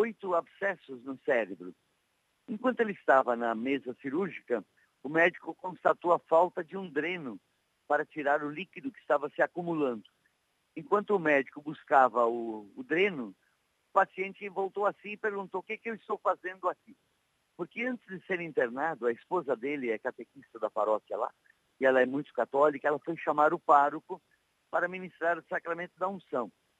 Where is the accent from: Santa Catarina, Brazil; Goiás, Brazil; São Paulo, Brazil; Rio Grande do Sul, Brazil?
Rio Grande do Sul, Brazil; Gramado; passando a lua de mel em Gramado, que é a minha cidade natal.